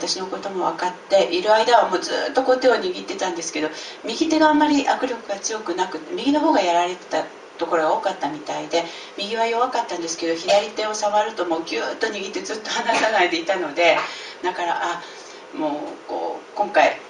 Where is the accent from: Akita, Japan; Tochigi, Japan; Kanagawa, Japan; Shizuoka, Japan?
Akita, Japan; now in Fukuoka, Japan; 私は出身が秋田で今福岡に住んでますけど、